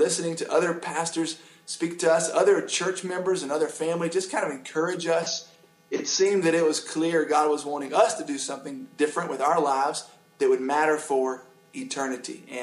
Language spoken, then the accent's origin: English; Sumter, South Carolina, United States; we were living in Sumter, South Carolina. That's my hometown.